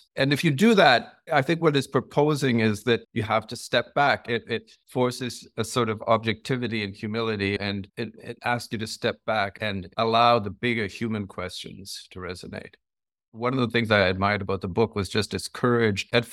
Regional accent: Toronto, Ontario, Canada; I grew up in Toronto, in Canada, and I didn't think the idea of making movies was really even a possibility.

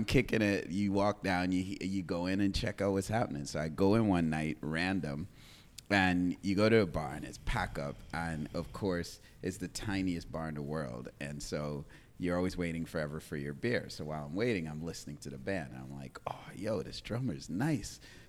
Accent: Trinidad & Tobago; also born or lived in Caracas, Venezuela; now in Canada; I was born in Caracas in Venezuela. I was a kid in Trinidad.

